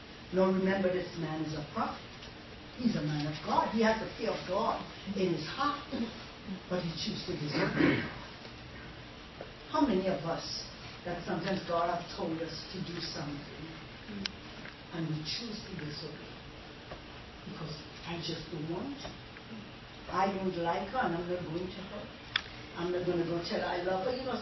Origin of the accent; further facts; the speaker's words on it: Port of Spain, Trinidad & Tobago; born there; I remember back home, we had some relatives. I'm a city girl. I was born in Trinidad, Port of Spain.